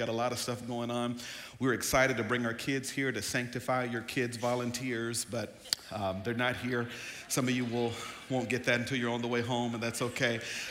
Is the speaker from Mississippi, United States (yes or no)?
yes; Mississippi, United States; did y'all know I'm black? And I'm from Mississippi, you know what I'm saying? So where I come from, 35 minutes, we call that cruel and unusual punishment.